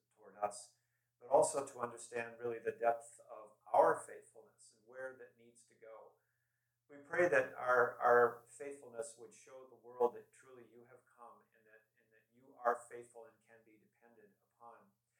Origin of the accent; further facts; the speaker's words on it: Minnesota, United States; And as a little blonde-haired kid growing up in Minnesota, I knew my dad's schedule pretty well.